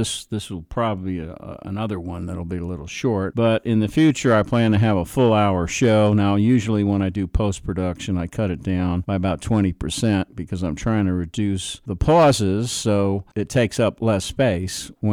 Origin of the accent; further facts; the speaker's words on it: East Coast, United States; Now, for those that are not from the East Coast, I am from the East Coast